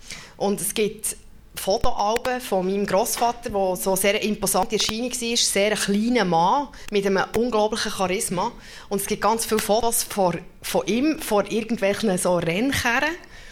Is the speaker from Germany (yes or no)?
no; Bern, Switzerland; Und zwar bin ich im Mittelland aufgewachsen, also ich bin Bernerin